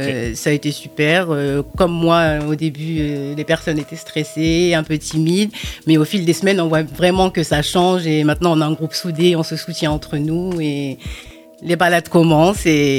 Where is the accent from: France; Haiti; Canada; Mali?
France; Beaubreuil, Nouvelle-Aquitaine; Beaubreuil. Je ne connaissais pas tout ça. Et ça va être une fierté pour moi aussi de représenter ce quartier-là où j'ai grandi